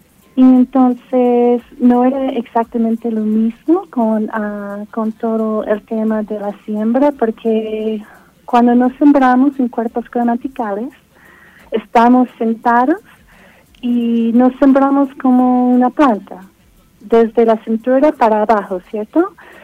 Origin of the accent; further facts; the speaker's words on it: United States; now in Colombia; soy de Estados Unidos. Yo soy una antropóloga y estoy haciendo un doctorado. Y estoy haciendo el trabajo del campo acá en Colombia.